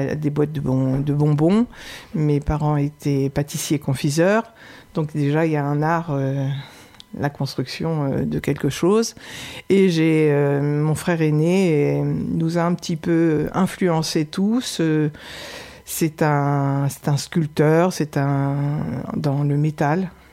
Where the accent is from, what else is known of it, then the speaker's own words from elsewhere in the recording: Normandy, France; donc je suis normande d'origine depuis 1986. Je suis arrivée dans le Briançonnais en tant qu'infirmière.